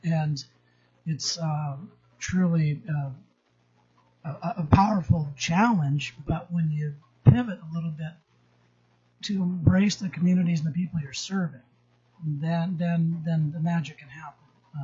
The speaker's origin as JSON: {"language": "English", "town": "Yakutat", "region": "Alaska", "country": "United States", "tie": "born or raised there", "lives_now": "Juneau, United States", "said": "I'm from Yakutat. I am an attorney. I grew up in Yakutat, but I've been a member of the Bar Association for over 20 years in the First Judicial District here in Juneau."}